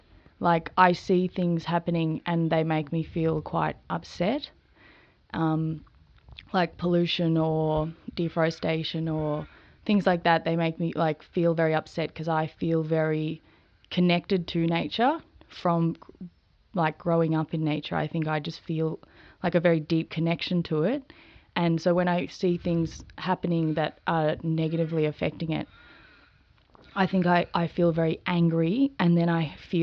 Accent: Shepherd's Flat, Victoria, Australia; So I grew up in Shepherd's Flat, and I have three beautiful brothers and two very alternative parents. I'm very grateful for my upbringing. And then about 5 years ago, I moved down to the city

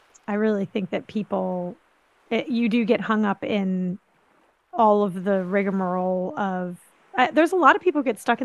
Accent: Philadelphia, Pennsylvania, United States; now in St. Augustine, United States; I'm from Pennsylvania. I don't really do that. I'm from Philly. We're kind of like tough.

